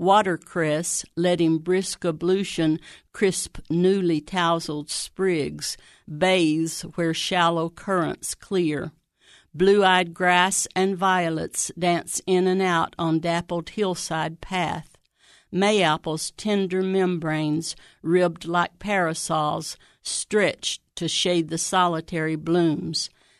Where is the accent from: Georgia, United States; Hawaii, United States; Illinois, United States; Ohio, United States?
Ohio, United States; Xenia; I'm from Xenia.